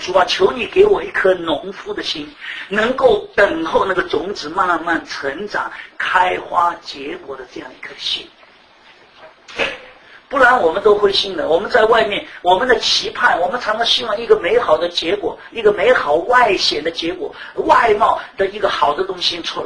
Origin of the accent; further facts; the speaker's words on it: China; 我们中国人最熟悉的是什么？